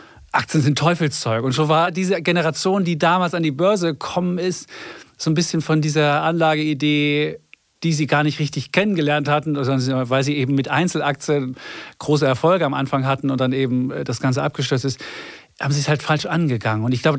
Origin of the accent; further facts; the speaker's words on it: Leipzig, Saxony, Germany; ich bin in der DDR aufgewachsen, in Leipzig.